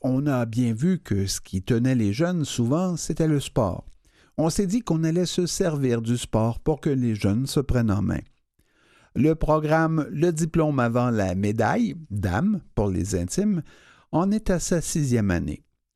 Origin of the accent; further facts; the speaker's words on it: Quebec City, Quebec, Canada; also born or lived in Rwanda; est arrivé à Québec à 3 ans. J'ai grandi dans les HLM de Bardi.